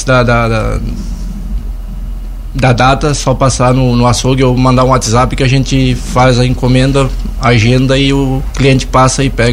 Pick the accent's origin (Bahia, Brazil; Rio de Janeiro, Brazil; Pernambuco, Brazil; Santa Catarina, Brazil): Santa Catarina, Brazil; Urussanga; now in Lauro Müller, Brazil; Então, eu sou natural de Uruçanga, né? E a gente veio há um ano morar em Lauro Miller e estamos morando aqui.